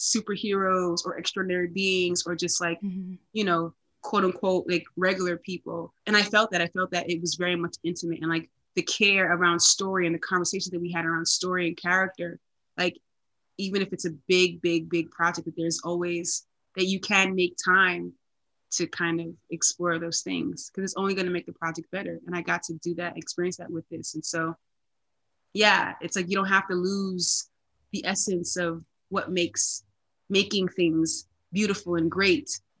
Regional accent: New York, United States; And so I'm from New York. I'm a New Yorker.

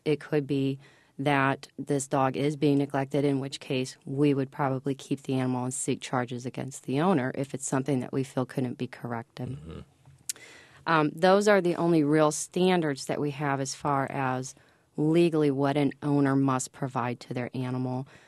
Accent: Kentucky, United States; A perfect example of that is I grew up in Kentucky

